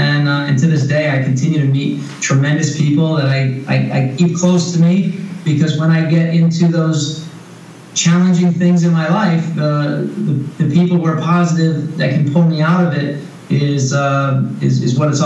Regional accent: Guilford, Connecticut, United States; I grew up in Guilford, Connecticut.

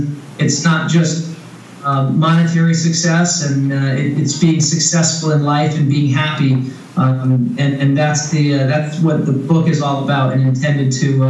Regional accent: Guilford, Connecticut, United States; I grew up in Guilford, Connecticut.

